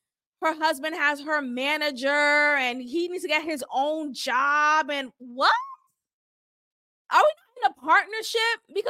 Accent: Boston, Massachusetts, United States; I know New Yorkers do it too, but I definitely don't, you know, growing up in Boston.

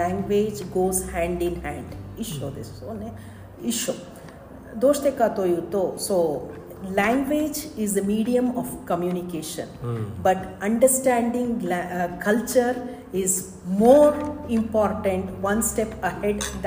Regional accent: India; Because being an Indian, I felt that most of the culture of India it is very similar to Japan culture

